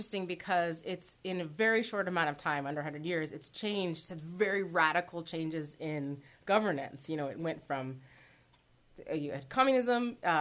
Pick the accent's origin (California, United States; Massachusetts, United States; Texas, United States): California, United States; I mean, I come from California where you'll talk to everybody who will make eye contact.